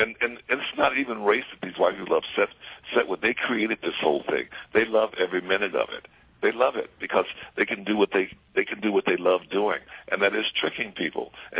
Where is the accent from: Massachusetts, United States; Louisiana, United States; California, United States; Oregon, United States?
Louisiana, United States; New Orleans; because I'm from, you know, that voodoo place from, you know, where I'm from New Orleans, the voodoo